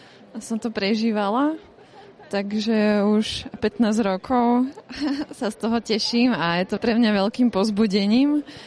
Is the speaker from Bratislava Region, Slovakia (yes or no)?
yes; Bratislava, Bratislava Region, Slovakia; Z Bratislavy, z Vajnor.